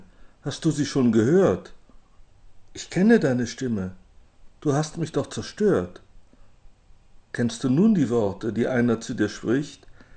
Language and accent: German; North Rhine-Westphalia, Germany; das ist in meinem Fall der Niederrhein, wo ich groß geworden bin